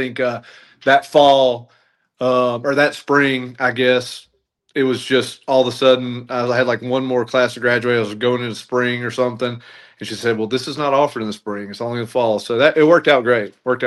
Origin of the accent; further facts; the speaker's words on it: Alabama, United States; I'm from North Alabama.